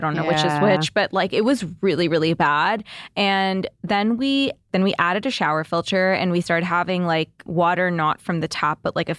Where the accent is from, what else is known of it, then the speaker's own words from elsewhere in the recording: Toronto, Ontario, Canada; now in Los Angeles, United States; So when we first moved to LA, so we're from Toronto, we moved